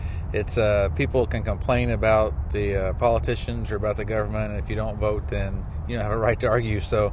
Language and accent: English; Columbus, Indiana, United States; from Columbus, Indiana.